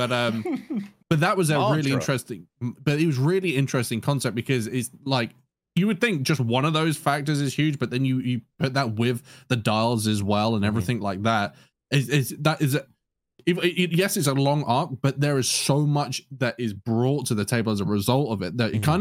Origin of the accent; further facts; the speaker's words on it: United Kingdom; Even as a British dude, I feel weird talking on this.